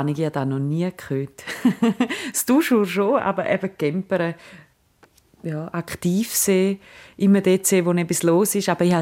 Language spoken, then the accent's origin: German; Appenzell, Appenzell Innerrhoden, Switzerland; now in St. Gallen, Switzerland; ich bin 30, in Appenzell aufgewachsen, wohne mittlerweile schon lange in St. Gallen